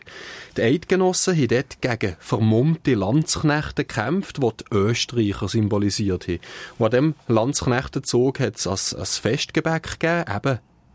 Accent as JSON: {"language": "German", "region": "Fribourg", "country": "Switzerland", "said": "Bei uns in Fribourg kennen wir Sahnensenf nicht."}